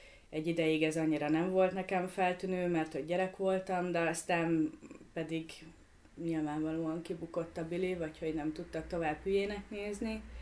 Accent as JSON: {"language": "Hungarian", "region": "Budapest", "country": "Hungary", "tie": "born there", "said": "Budapesten születtem a 13. kerület, most Nyírő Gyula kórházban, mint Lombik bébi."}